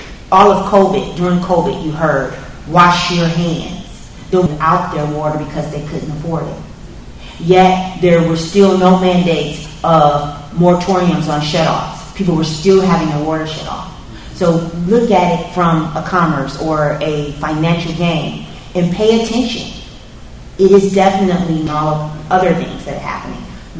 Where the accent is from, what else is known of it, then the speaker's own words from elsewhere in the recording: Detroit, Michigan, United States; also born or lived in Toledo; born and raised in Detroit and then going off to Toledo